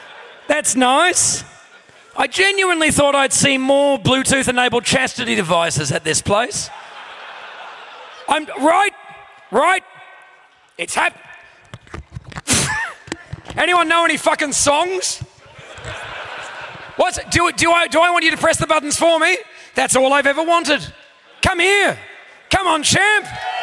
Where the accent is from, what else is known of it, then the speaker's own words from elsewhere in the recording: Australia; accent: Australian; Normally at the end of the show, I reveal the fact I'm Australian and it's a bit of a surprise, but at the moment, I'm gonna need that Australian accent